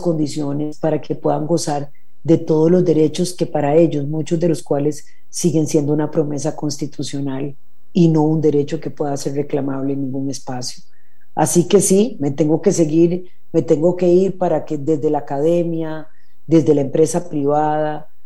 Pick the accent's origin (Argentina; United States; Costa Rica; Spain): Costa Rica; yo soy vicepresidenta de Costa Rica porque soy costarricense